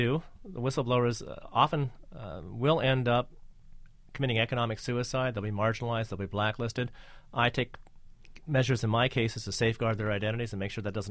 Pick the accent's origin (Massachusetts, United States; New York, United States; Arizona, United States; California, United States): Massachusetts, United States; Boston; I can tell you what one of them is, and it's so embarrassing because I'm from Boston.